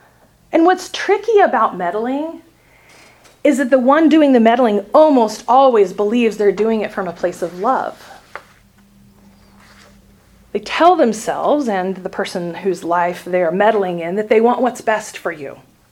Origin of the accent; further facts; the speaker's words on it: Washington, United States; I grew up near Seattle.